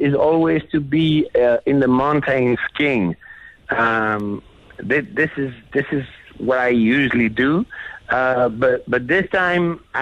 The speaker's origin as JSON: {"language": "English", "town": "Paris", "region": "Île-de-France", "country": "France", "said": "When I'm from Paris originally."}